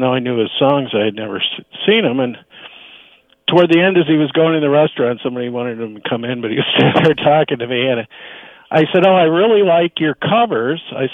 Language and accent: English; Hammond, Indiana, United States; I was from Hammond, right next to Chicago, so